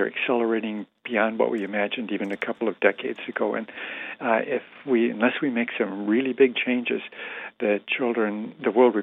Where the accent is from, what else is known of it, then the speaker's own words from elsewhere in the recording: Michigan, United States; I grew up in Michigan in a dairy family for generations, so I'm definitely sympathetic with dairy